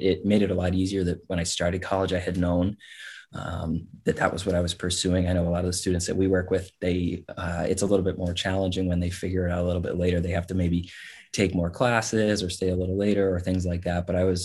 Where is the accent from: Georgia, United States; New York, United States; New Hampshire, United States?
New Hampshire, United States; Salem; I'm originally from Salem, New Hampshire.